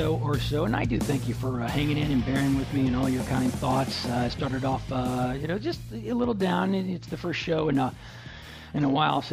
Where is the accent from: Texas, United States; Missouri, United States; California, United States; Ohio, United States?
Texas, United States; Dallas; when I grew up in Dallas, baby, there was Dickies.